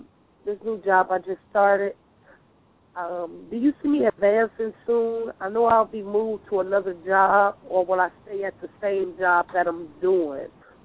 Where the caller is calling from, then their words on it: Chicago, Illinois, United States; I'm calling from Chicago.